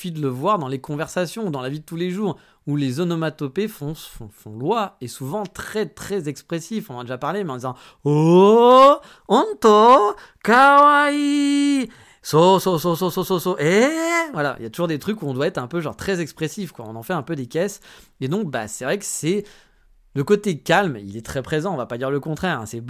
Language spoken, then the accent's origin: French; France; now in Japan; chez nous en France